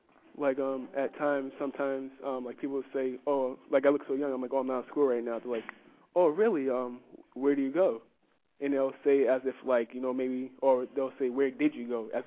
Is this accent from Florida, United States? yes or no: no; Boston, Massachusetts, United States; born there; now in Worcester, United States; Well, at first I was born in Boston, but me and my parents were actually moved out here to Worcester, where we are now.